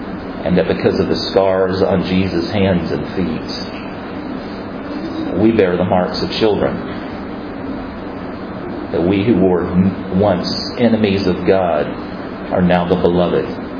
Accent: Florida, United States; I come from Florida, and several years ago I heard the story of a little boy who in the summertime ran out behind his house

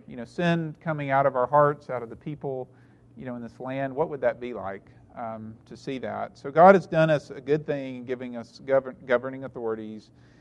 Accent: United States; You know, I grew up as an American, and, you know, liberty is the highest value, and liberty and justice for all

